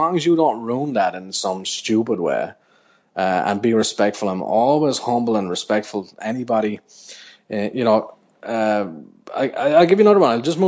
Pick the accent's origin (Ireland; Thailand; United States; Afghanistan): Ireland; Wexford, Leinster; I'm 36 years old. I have my own family. I have my own life. I'm, you know, a supposed man in the world. I giggled like a schoolgirl from my hometown in Wexford